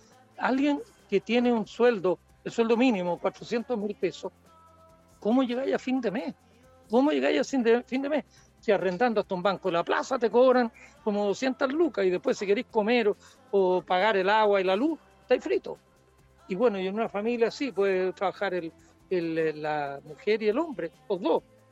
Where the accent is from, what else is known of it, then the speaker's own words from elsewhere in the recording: Villa Alemana, Valparaíso, Chile; born there; Yo nací aquí en Villa Alemana, a pocos kilómetros de donde estamos ahora. Así que estoy como volviendo a mis orígenes.